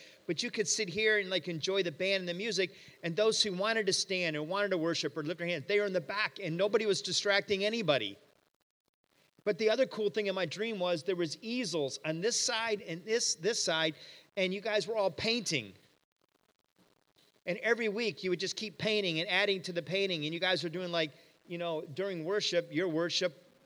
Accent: Michigan, United States; but I'm from Michigan.

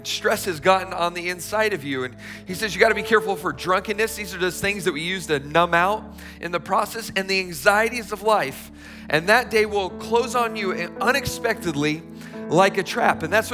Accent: Tucson, Arizona, United States; And I grew up in Tucson, Arizona. Now, summer in Tucson, it is like 112 degree temperatures, okay?

